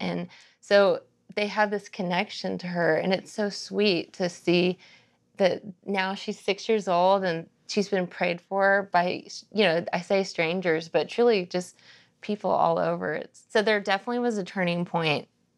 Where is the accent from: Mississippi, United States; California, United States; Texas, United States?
Texas, United States; Dallas; So I grew up in Dallas, Texas.